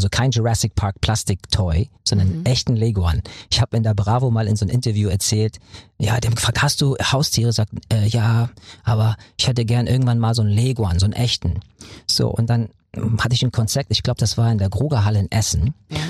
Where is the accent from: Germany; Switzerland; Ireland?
Ireland; Ich bin halt ein Ire, I'm an old white man.